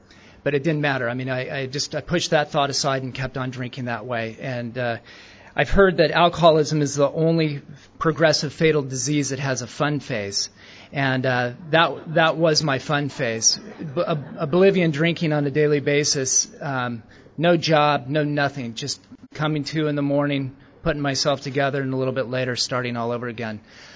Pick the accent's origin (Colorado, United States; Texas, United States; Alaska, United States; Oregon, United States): Oregon, United States; Portland; I hitchhiked back to my hometown up in Portland with the idea of withdrawing from alcohol.